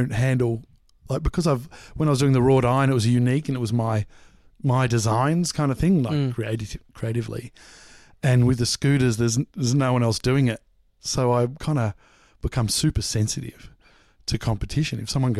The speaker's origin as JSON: {"language": "English", "town": "Moorabbin", "region": "Victoria", "country": "Australia", "tie": "born or raised there", "said": "No, Moorabbin."}